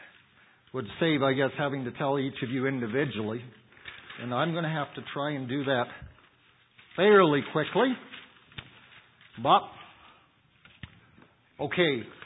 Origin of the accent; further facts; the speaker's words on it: Canada; I grew up in Canada's most liberal church.